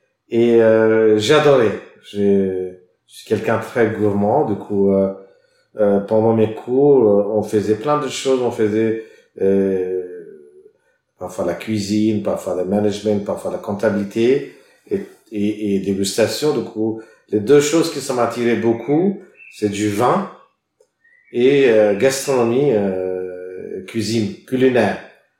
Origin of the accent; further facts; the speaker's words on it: India; moved away as an adult; also born or lived in Adelaide, Australia; j'ai fait toutes mes études jusqu'à toute l'école en Inde. Je suis né en Inde.